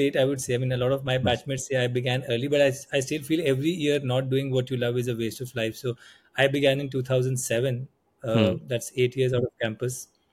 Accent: Pathankot, Punjab, India; born there; Well, I was born in Pathankot. It's a small town in Punjab.

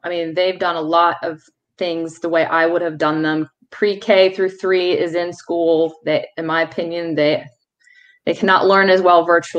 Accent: Virginia Beach, Virginia, United States; I grew up in Virginia Beach. I traveled a lot in my last life as an IT consultant, so I've seen a lot of places in this country, and I still just love Virginia Beach.

